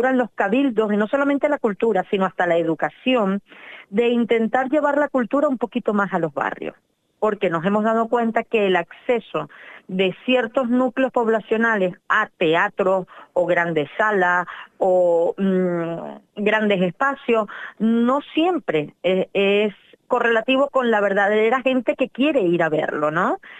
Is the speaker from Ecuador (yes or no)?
no; Tenerife, Canary Islands, Spain; yo que soy de Tenerife, ¿no? En Tenerife, por favor, contacten conmigo.